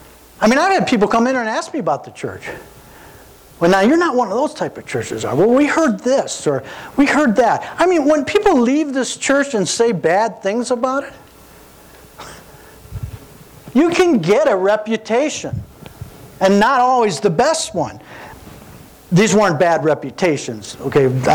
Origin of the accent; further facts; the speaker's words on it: Missouri, United States; I'm from Missouri, the Show Me State.